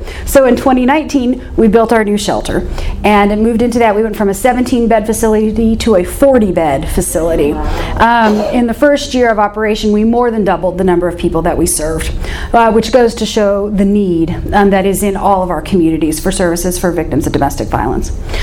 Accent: Kirksville, Missouri, United States; So, I'm originally from Northeast Missouri. My hometown is Kirksville

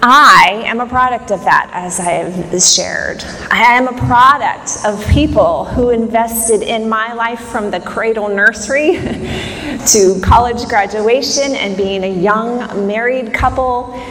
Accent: Ohio, United States; I'm born and raised in Southwest Ohio on the district there.

